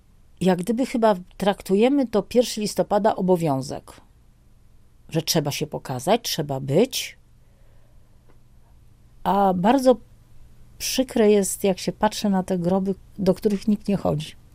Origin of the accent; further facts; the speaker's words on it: Warsaw, Masovian Voivodeship, Poland; Przynajmniej my, warszawiacy.